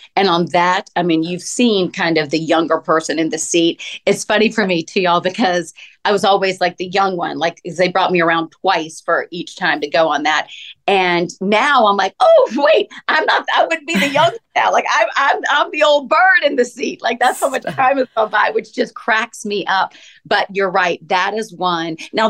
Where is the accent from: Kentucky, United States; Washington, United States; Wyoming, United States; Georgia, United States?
Georgia, United States; Atlanta; I'm from Atlanta.